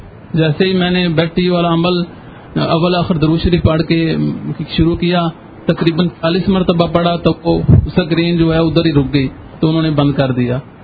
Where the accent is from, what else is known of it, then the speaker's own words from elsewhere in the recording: Jhelum, Punjab, Pakistan; میں جہلم سے آیا ہوں اور ہر جمعرات کو آتا ہوں.